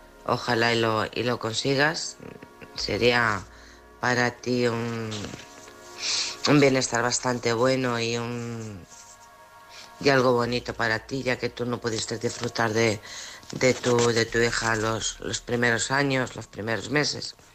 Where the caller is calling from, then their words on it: Alcorcón, Community of Madrid, Spain; de Alcorcón.